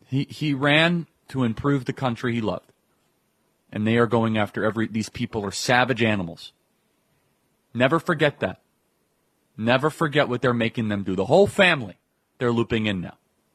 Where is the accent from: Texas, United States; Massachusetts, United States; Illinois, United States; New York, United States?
Illinois, United States; Chicago; I'm from Chicago. We don't have any of this stuff.